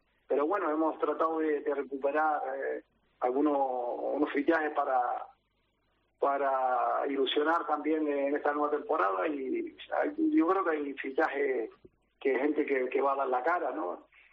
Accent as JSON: {"language": "Spanish", "region": "Canary Islands", "country": "Spain", "said": "somos 3 canarios los que estamos en esa categoría"}